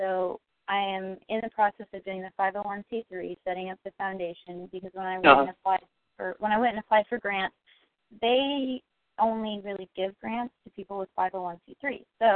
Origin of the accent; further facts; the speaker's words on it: Kendallville, Indiana, United States; Well, we had this foundation in my hometown that kind of agreed to take me on if I moved back home, so I moved back home to Kendallville